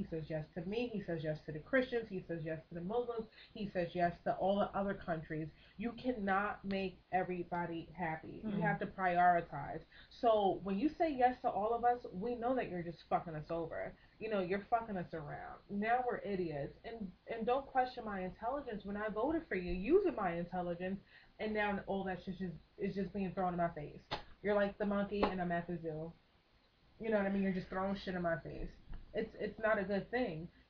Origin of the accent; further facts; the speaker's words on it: United States; But I know I'm American, and I know as an American, I'm entitled to certain shit.